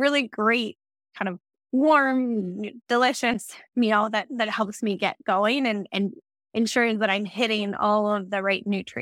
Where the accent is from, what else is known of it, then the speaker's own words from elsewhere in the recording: California, United States; I think especially growing up in the Bay Area, you think of those as being very polarity.